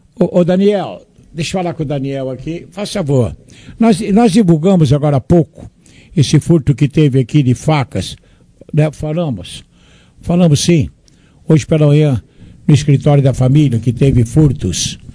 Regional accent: Monte Alto, São Paulo, Brazil; Eu nasci em Monte Alto. Amo Monte Alto. Faz 49 anos que moro em Monte Alto. Minha cidade do coração. Parabéns, Monte Alto. Está aí o Monte Altense. Monte Altense de nascimento.

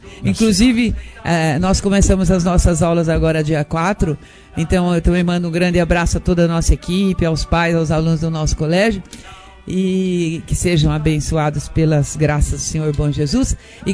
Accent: Monte Alto, São Paulo, Brazil; born there; somos brasileiros nascidos em Monte Alto, né?

